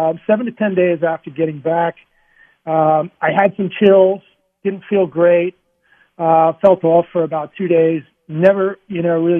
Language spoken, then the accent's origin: English; U.S. Virgin Islands; I grew up in the Virgin Islands, free diving and spearfishing, and I can hold my breath, you know, 4+ minutes and dive 125 feet.